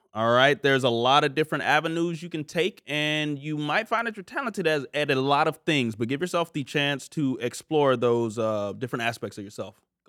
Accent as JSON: {"language": "English", "town": "Long Beach", "region": "California", "country": "United States", "tie": "born or raised there", "said": "I grew up with him in Long Beach, man."}